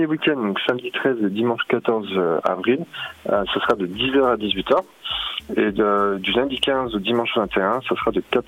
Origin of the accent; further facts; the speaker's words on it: France; Et comme tout bon français, j'avais à l'époque un anglais à couper au couteau.